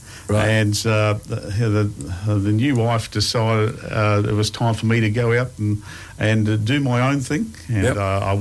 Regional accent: Sandringham, Victoria, Australia; born there; I was born in Sandringham Hospital in 1964.

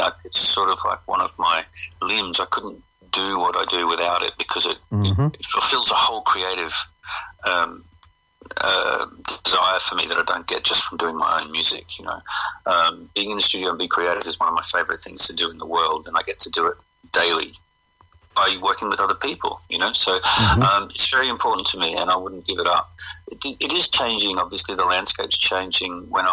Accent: Brisbane, Queensland, Australia; from growing up in Brisbane, playing in local bands, and to now be, you know, still touring. I'll be 50 this year

